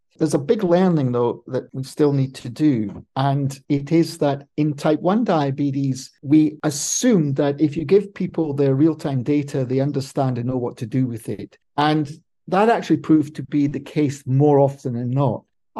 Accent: Scotland, United Kingdom; now in United States; And as a Scotsman arriving in the Golden State, I started to look into this

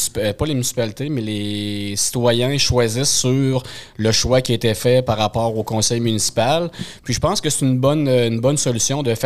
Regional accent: Saint-Anselme, Quebec, Canada; je suis né à Saint-Anselme, puis j'étais petit cul, puis j'allais me promener en vélo dans le rang

